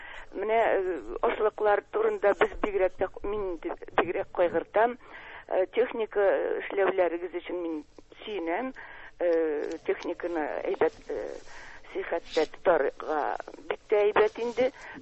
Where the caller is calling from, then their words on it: Kazan, Tatarstan, Russia; мин Казаннан.